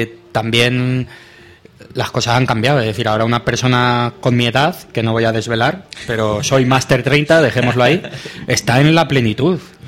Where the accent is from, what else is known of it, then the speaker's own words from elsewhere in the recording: Jábaga, Castilla-La Mancha, Spain; Como soy oriundo de Jávaga